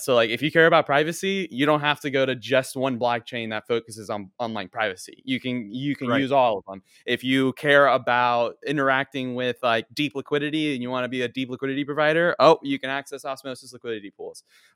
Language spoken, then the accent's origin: English; United States; born there; My parents are from Chile, but I was born in the States. So basically just went over there. My parents taught me how to speak Spanish and everything.